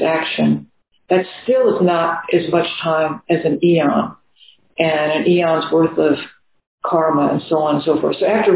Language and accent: English; New Orleans, Louisiana, United States; I'm from New Orleans, so my mind is a lot in New Orleans right now.